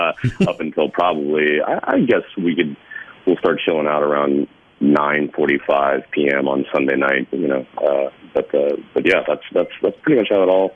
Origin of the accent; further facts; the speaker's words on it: Kansas City, Missouri, United States; And so I know that the town, that being Kansas City, you know, my hometown, Billy's hometown